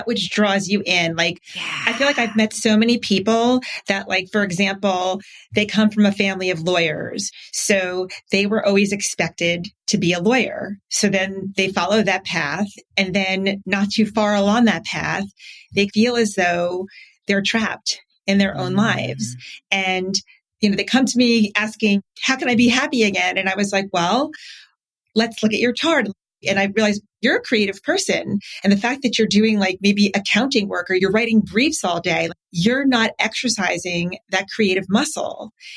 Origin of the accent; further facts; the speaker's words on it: New Jersey, United States; I grew up in New Jersey, and I always loved to go to the boardwalk down in Atlantic City